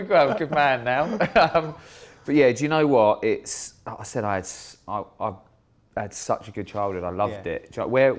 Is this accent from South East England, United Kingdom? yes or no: yes; Winchester, South East England, United Kingdom; No, it was nice, mate. I moved there when I was about 6 years old